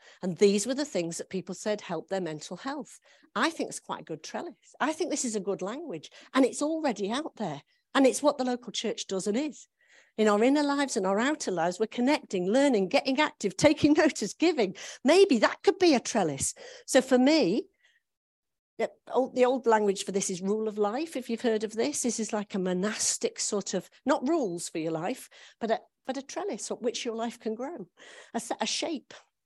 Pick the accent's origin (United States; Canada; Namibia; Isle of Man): Isle of Man; I'm from the Isle of Man. It is a tropical island. We have palm trees. The weather is always beautiful.